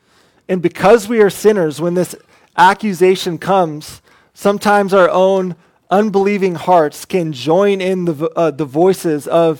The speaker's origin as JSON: {"language": "English", "region": "Oregon", "country": "United States", "tie": "born or raised there", "said": "This reminds me of when I was growing up in Oregon. I grew up on my grandpa's farm, which was 70 acres."}